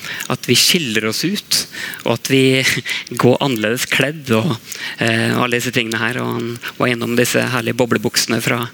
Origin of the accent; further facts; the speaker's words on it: Saltnes, Østfold, Norway; Jeg kom jo fra Saltnes i Råde i Østfold. Sånn, Det jo... Ja, det ikke så mange som kanskje vet Saltnes, så må jeg si Østfold, ja. Så, en liten plass